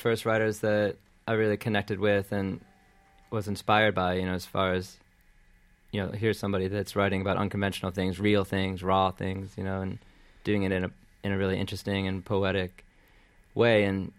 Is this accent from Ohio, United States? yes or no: no; Michigan, United States; In Michigan, a suburb of Detroit.